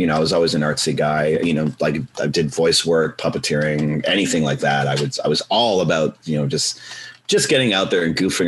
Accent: Ancaster, Ontario, Canada; also born or lived in Hamilton; Well, I was born in Hamilton, Ontario. And Steel City, yeah. I was born there, but I grew up in Ancaster.

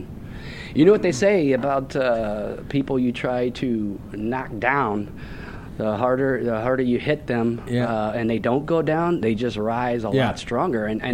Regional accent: St. Louis, Missouri, United States; I'm from St. Louis, so I love Budweiser.

